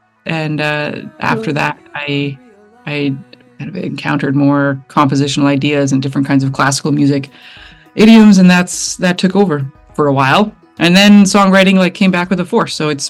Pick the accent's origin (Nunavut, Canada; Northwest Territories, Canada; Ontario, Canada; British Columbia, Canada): Northwest Territories, Canada; Yellowknife; Right, I am in Sombaquay, which is the Welladay word for Yellowknife. So it's in the Northwest Territories, Northern Canada, and it's the place that I've lived for most of my life and still call home.